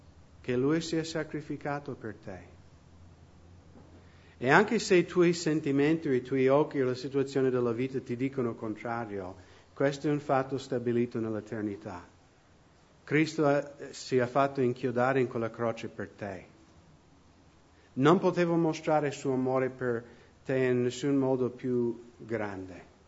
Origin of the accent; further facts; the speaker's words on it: United States; E noi nell'Occidente, specialmente nel mio paese, Stati Uniti, stiamo diventando la generazione che non vuole prendere le proprie responsabilità.